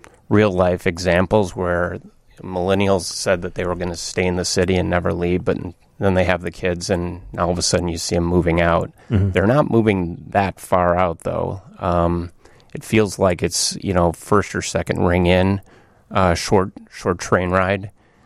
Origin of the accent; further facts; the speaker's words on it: Chicago, Illinois, United States; being a Chicagoan, we all like to think that it was ours to lose.